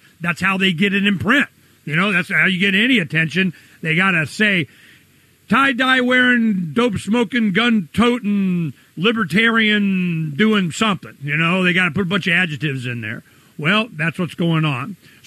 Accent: Arizona, United States; also born or lived in Florida; I'm from Arizona. What's a mosquito?

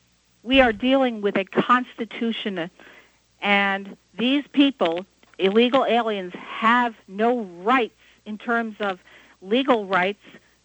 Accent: United States; I don't speak Spanish. I'm an American.

